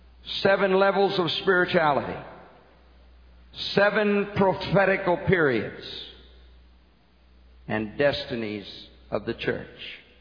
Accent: Philadelphia, Pennsylvania, United States; I am a Philadelphian.

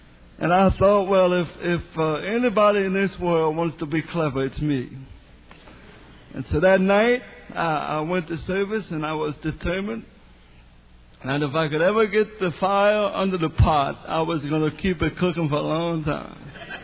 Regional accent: New Orleans, Louisiana, United States; I met a man once that told me that he visited in New Orleans, my hometown

